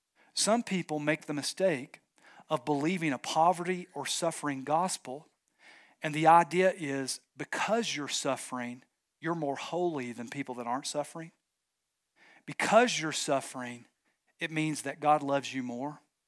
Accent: Knoxville, Tennessee, United States; I'm from Knoxville. That's where I was born and raised.

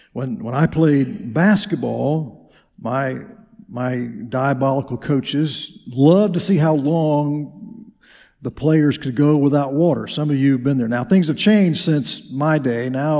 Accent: Pensacola, Florida, United States; And I'm originally from Pensacola and born in Milton, fifth generation native of this area.

